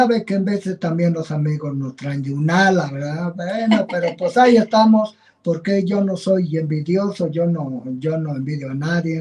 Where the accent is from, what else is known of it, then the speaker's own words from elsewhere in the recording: Xicoténcal, Tlaxcala, Mexico; born there; Yo soy nacido allá en Xicoténcal, uno.